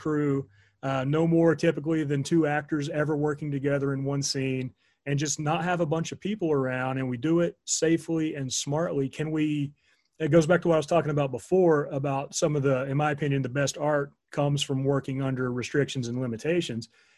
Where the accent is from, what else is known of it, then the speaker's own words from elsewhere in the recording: Kingsport, Tennessee, United States; moved away as an adult; now in Alexandria, United States; I grew up in East Tennessee. I was born in a town called Kingsport, which is near Bristol, and grew up there, lived there for the first 23 years of my life or so. And then I moved to Alexandria, Virginia, where I still am.